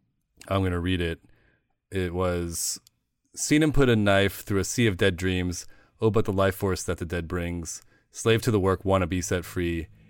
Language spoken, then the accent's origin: English; Midwest, United States; I mean, I grew up in the Midwest, and I also similarly, when I was a kid, didn't really put my sort of Koreanness out there.